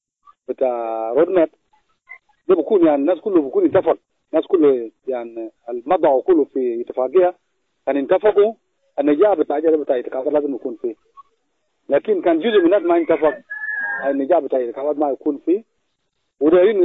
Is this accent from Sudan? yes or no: no; South Sudan; أنا كمواطن جنوبي أنا بشوف وبالأخص وراب ولا جنوب السودان ككل